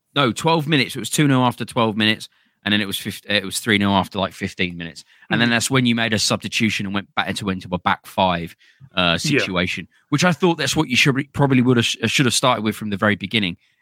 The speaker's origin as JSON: {"language": "English", "region": "London", "country": "United Kingdom", "said": "My whole family are Arsenal. We're all from North London."}